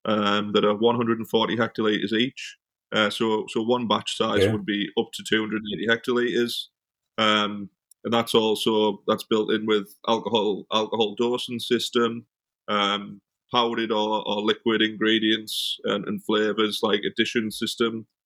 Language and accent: English; United Kingdom; Obviously, being British and from Europe, we've got some excellent lagers.